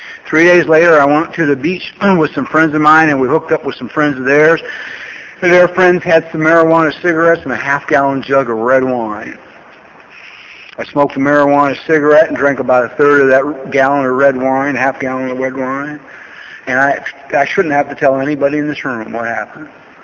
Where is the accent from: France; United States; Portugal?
United States; Los Angeles, California; Well, I grew up in Los Angeles. When I was 15, I went to manual arts.